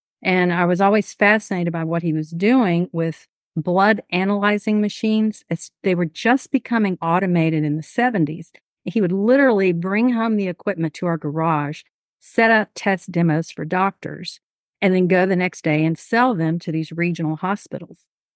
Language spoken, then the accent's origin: English; Houston, Texas, United States; accent: Southeast Houston; I'm a sixth-generation Texan. I'm super proud of that. So my Southeast Houston accent is likely going to shine through this interview. I come from a loving and extended family, most of whom reside in Texas.